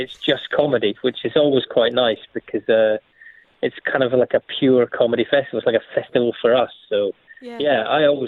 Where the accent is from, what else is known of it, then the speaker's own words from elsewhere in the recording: Edinburgh, Scotland, United Kingdom; I'm from Edinburgh. I know I'm from Scotland.